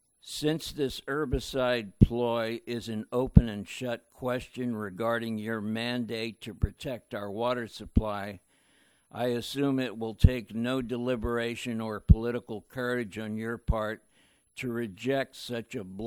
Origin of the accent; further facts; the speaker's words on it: Willits, California, United States; from Willits, and I'll speak in similar terms about this issue. As a citizen of Mendocino County